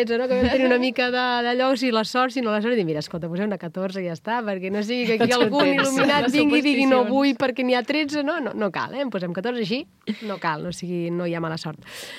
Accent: Vilafranca del Penedès, Catalonia, Spain; jo soc de Vilafranca tota la vida, estimo Vilafranca, estimo la Festa Major, veig l'església de Santa Maria des de casa, o sigui, l'he vist sempre i és com casa

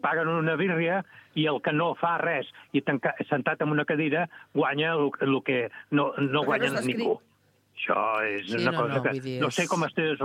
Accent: Barcelona, Catalonia, Spain; els de Barcelona, com jo, que sóc un barceloní portat cap al camp

